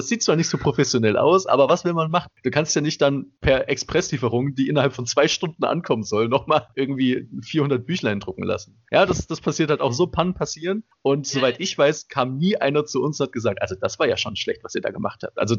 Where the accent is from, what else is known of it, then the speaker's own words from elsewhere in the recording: Cologne, North Rhine-Westphalia, Germany; Ich komm aus Köln, ich feier das.